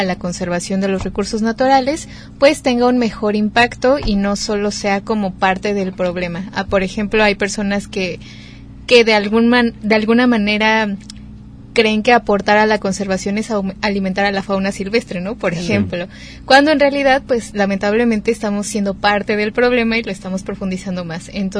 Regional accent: Toluca, State of Mexico, Mexico; now in Bahía de Banderas, Mexico; esto es muy típico allá en mi pueblo, en Toluca.

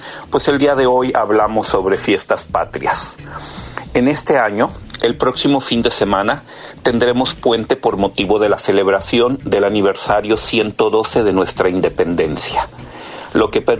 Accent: Mexico

